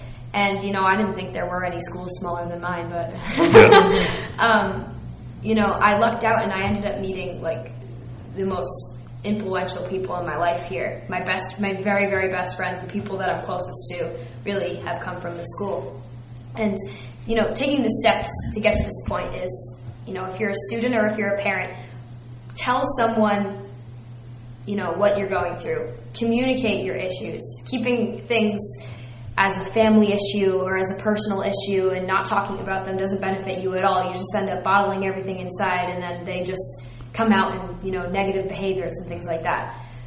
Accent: New Jersey, United States; I'm from Union County, and it's for me.

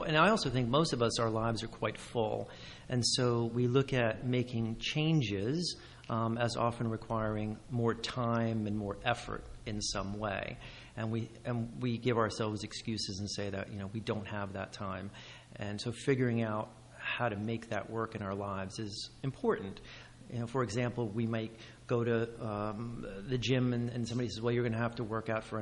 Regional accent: New Jersey, United States; Born and raised in Hunterdon County

